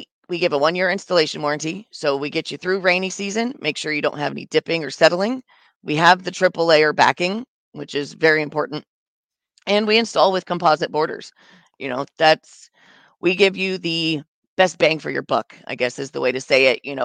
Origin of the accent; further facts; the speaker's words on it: Illinois, United States; moved away; No, I'm from Illinois originally, but I've been down here 26 years.